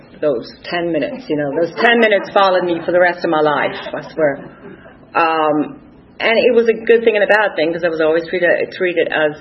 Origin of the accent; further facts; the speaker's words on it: Dundalk, County Louth, Ireland; I'm originally from a place called Dundalk, County Louth, Ireland. It is actually, as Irish people in that town, we were really proud of the fact that it's the biggest town in Ireland. It's not a city, but it's a town.